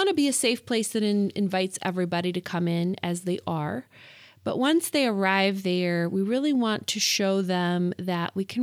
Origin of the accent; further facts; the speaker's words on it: South Africa; So both my parents were healthcare professionals, and I grew up in South Africa, in a time that was pretty tumultuous.